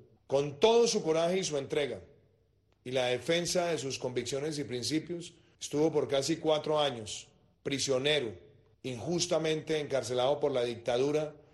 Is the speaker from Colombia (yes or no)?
yes; Colombia; A nosotros nos complace como colombianos tenerlo en nuestro país